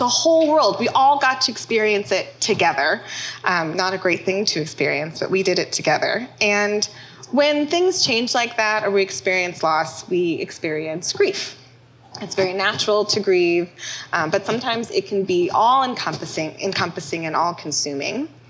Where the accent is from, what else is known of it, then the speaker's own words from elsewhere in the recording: Evanston, Illinois, United States; So I'm from the Chicagoland area, Evanston. Grew up there, born and raised.